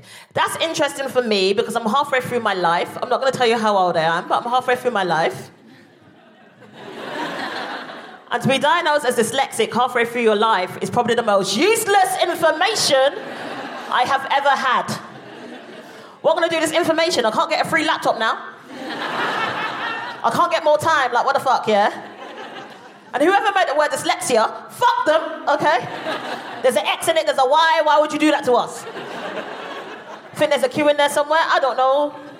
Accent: London, United Kingdom; Me and my family don't tolerate violence, even though we're from South London.

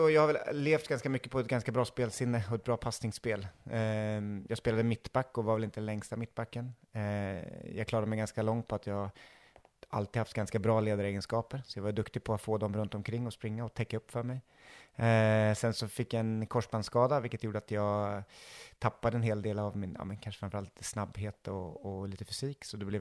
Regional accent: Örebro, Örebro County, Sweden; Jag är ju född och uppväxt i Örebro. Har bott här stora delar av mitt liv.

